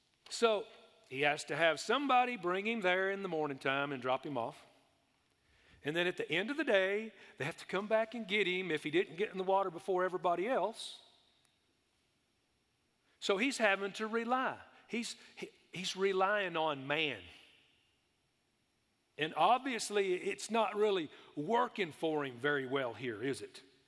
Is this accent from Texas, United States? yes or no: yes; Texas, United States; I was from West Texas, and most of them were all down around Dallas-Fort Worth